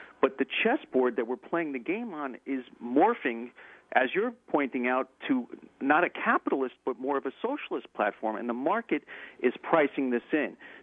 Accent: Queens, New York, United States; Incidentally, I'm the guy from Queens who sent you the book for your birthday.

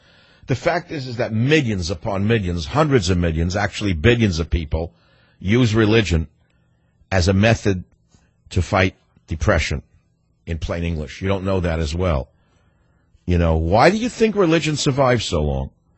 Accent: New York, United States; now in Dallas, United States; this next call from WBAP in Dallas, which is my new hometown. That's right. I'm a New Yorker from Dallas.

